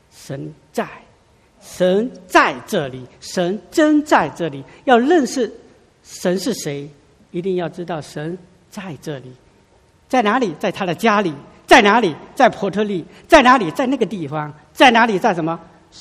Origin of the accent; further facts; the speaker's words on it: China; 我们中国人不太就是说啊，用那些很看不见的祝福